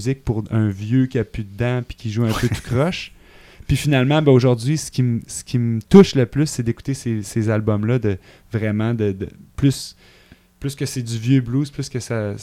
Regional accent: Mont-Tremblant, Quebec, Canada; also born or lived in Abitibi; je suis né en Abitibi. Puis après ça, mon père travaillait dans la construction. Les mines, ça allait pas bien. On a dû bouger pour Tremblant.

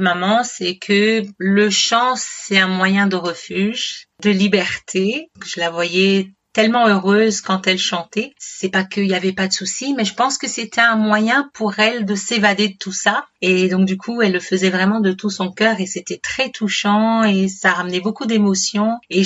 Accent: Martinique, France; je suis originaire de la Martinique.

